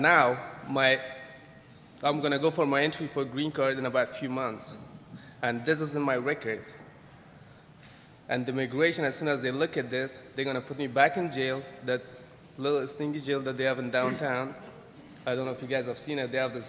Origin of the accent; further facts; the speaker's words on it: Afghanistan; English is a second language; moved away as an adult; now in United States; I'm from Afghanistan. I came here 2 years ago as a political asylum.